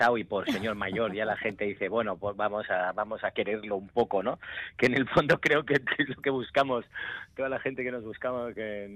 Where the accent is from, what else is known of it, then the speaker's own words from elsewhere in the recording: Catalonia, Spain; como en el fondo soy catalán